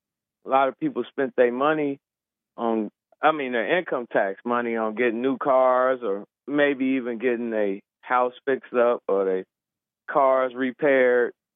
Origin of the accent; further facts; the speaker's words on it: Kankakee, Illinois, United States; I'm from Kankakee, and we just had that big tornado touchdown out here.